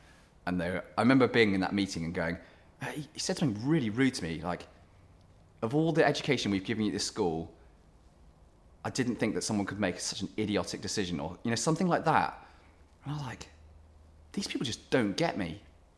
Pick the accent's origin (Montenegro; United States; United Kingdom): United Kingdom; South West England; born or raised there; also born or lived in South Africa